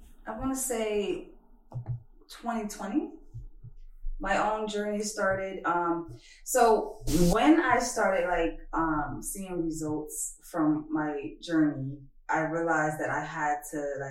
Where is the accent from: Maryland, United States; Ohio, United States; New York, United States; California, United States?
New York, United States; Brooklyn; I'm from Brooklyn.